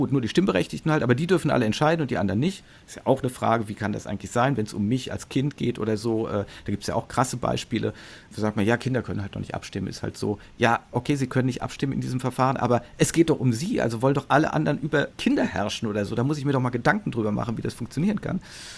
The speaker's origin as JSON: {"language": "German", "town": "Munich", "region": "Bavaria", "country": "Germany", "said": "mich als Münchner"}